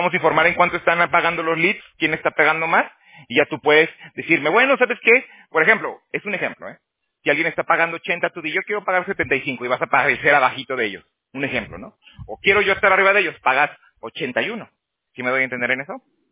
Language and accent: Spanish; Mexico; also born or lived in Canada; No, no, no soy colombiano, soy mexicano.